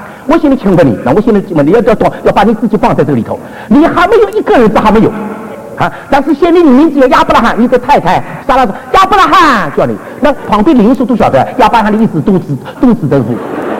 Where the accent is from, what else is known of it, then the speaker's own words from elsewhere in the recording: China; 哎呀，你这个中国人，我们中国人什么都知道。